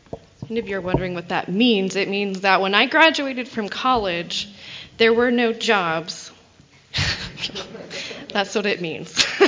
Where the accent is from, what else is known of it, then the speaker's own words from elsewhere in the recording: Mesa, Arizona, United States; me myself, I was raised in Mesa, Arizona, which is very, very similar Mormon-wise to growing up in like Orem, Utah. My whole neighborhood was, we were all very white and we were all very Mormon.